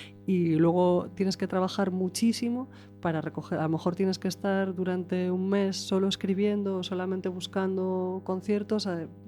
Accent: Arteixo, Galicia, Spain; yo soy de Meicén, de Arteixo

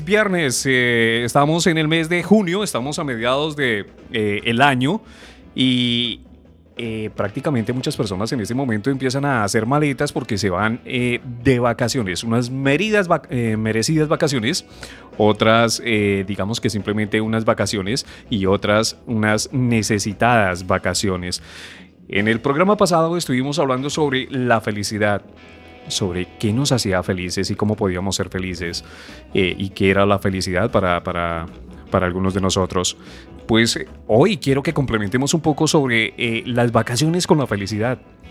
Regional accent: Colombia; now in A Coruña, Spain; obviamente en mi país, Colombia

